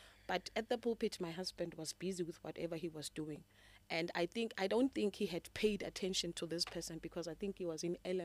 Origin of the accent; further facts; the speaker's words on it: Siyabuswa, Mpumalanga, South Africa; also born or lived in Pretoria; Born and bred in Pretoria. Grew up in the rural areas of Siyabuswa, in Mpumalanga. Yeah, but because of school and everything else, I had to come to Pretoria.